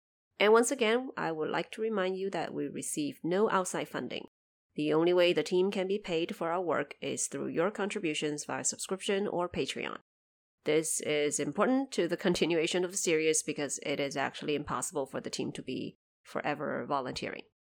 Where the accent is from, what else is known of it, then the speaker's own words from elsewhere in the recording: China; English is a second language; Right. And so I'm Chinese and currently lives in China.